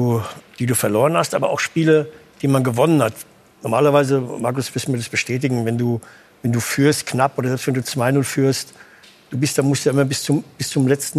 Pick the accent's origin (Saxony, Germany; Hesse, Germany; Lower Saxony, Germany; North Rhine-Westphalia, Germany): Hesse, Germany; Hanau; an meinem Heimatort in Hanau, wo ich aufgewachsen bin, am Hinterhof mit den Wäschestangen, Garagen.